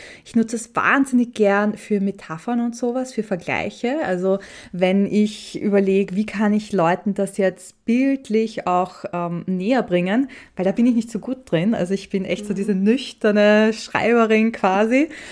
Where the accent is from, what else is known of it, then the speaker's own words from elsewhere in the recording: Austria; bei mir hört man raus, ich bin Österreicherin. Ich nutze halt hier und da Wörter, die jetzt vielleicht Deutsche nicht so verwenden oder Schweizer.